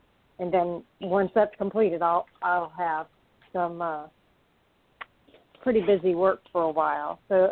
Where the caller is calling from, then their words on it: Florida, United States; I'm calling from Florida.